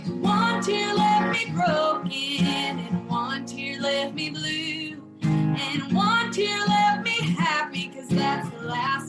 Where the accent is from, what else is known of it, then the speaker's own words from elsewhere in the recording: South Carolina, United States; Just with growing up in South Carolina and sticking to my country roots, I knew that country music was truly where my heart was.